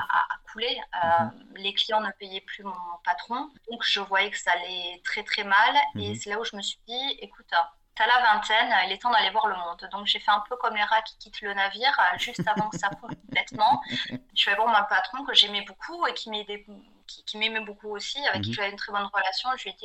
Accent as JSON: {"language": "French", "town": "Pau", "region": "Nouvelle-Aquitaine", "country": "France", "tie": "born there", "said": "Je suis née à Pau de père espagnol et de mère française."}